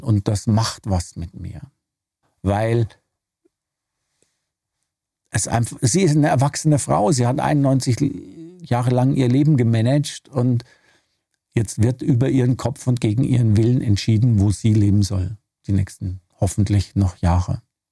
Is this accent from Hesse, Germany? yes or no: no; Würzburg, Bavaria, Germany; meine Mutter in Würzburg lebt, also da, wo ich aufgewachsen bin, in meinem Elternhaus.